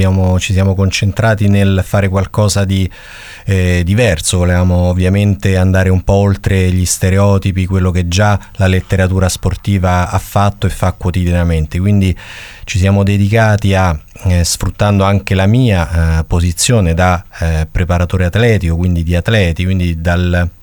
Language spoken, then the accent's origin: Italian; Cisterna di Latina, Lazio, Italy; also born or lived in Velletri; per la precisione sono nato a Velletri, cresciuto a Cisterna e poi per sport ma anche per musica ho girato Latina tantissimo